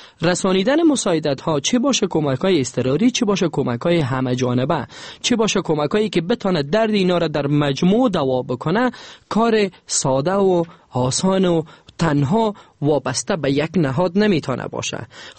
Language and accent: Persian; Afghanistan; به عنوان یک افغان صحبت کنم